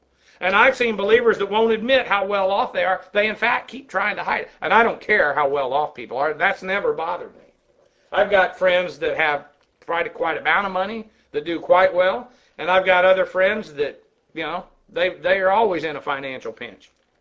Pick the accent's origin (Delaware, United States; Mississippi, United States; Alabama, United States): Delaware, United States; also born or lived in Massachusetts; I'm from Delaware. I was born in Massachusetts.